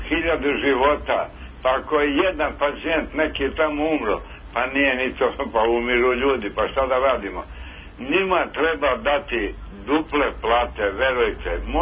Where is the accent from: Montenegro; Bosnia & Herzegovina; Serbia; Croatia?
Serbia; Guča, Šumadija and Western Serbia; Ja sam iz Guča